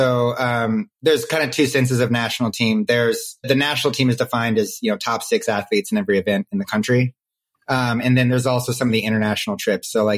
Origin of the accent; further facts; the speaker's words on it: Seattle, Washington, United States; moved away as an adult; also born or lived in California; now in Chicago, United States; Seattle, Washington. So 18 years in Seattle. Did my undergrad and grad at Stanford in California in the Bay Area, and now I've been in Chicago for about 4.